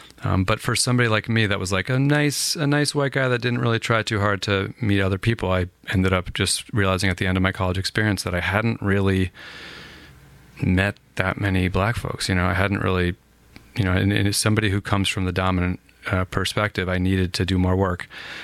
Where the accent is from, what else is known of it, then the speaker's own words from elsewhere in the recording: New Jersey, United States; where I grew up in Northeast New Jersey, Bergen County, was, you know, middle and upper middle class.